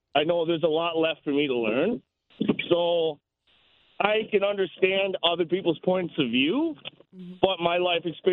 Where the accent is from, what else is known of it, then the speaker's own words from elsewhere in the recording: Michigan, United States; now in Connecticut, United States; I own a home back home. I own a home. I'm originally from Michigan. I've been out in Connecticut for a year and a half now.